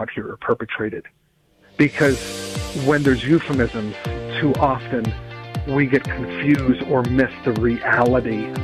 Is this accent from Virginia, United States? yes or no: yes; Virginia, United States; I think, unfortunately, and in my home state of Virginia, we see this coming November a ballot initiative to make abortion a constitutionally protected act here in the Commonwealth.